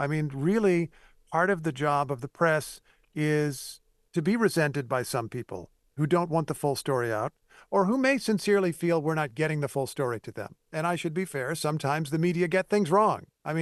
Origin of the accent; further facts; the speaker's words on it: Indiana, United States; but I was recently at stations in my home state, Indiana. I was in the station in Indianapolis. I was at the station in Fort Wayne.